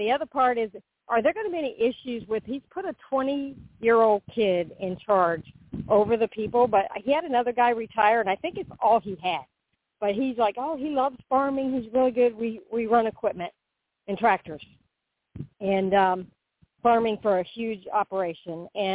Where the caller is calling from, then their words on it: Florida, United States; and I'm calling from Florida.